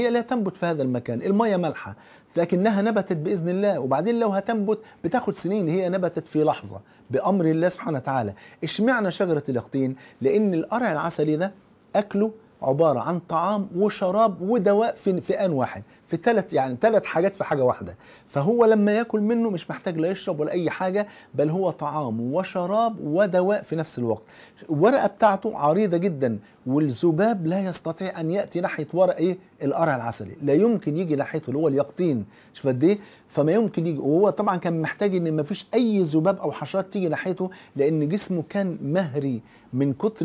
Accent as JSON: {"language": "Arabic", "country": "Egypt", "said": "موجود في المتحف المصري في ميدان التحرير عندنا في مصر"}